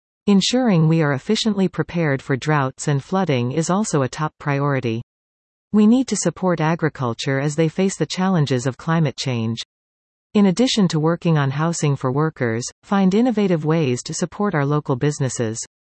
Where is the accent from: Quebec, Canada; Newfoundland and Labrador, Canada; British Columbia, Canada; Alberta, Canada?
British Columbia, Canada; Nanaimo; also born or lived in northern Ontario; I grew up in Nanaimo and am originally from a small mining town in northern Ontario.